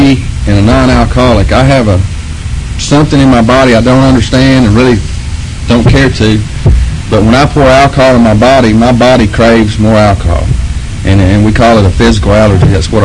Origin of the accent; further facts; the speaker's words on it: Texas, United States; And they kind of slapped me around a little bit, and I told them I was from Texas.